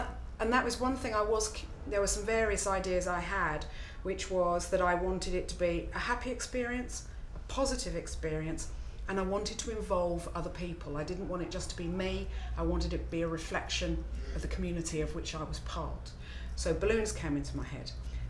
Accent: Dublin, Leinster, Ireland; I'm 51 years old, soon to be 52, and I'm from Dublin.

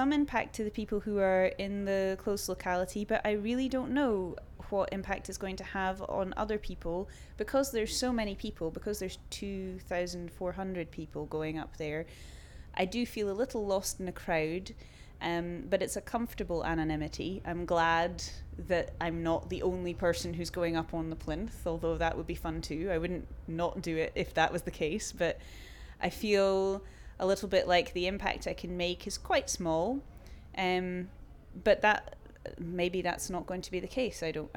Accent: Edinburgh, Scotland, United Kingdom; born there; now in Belfast, United Kingdom; I'm 30 years old and I was born in Edinburgh but I live in Belfast.

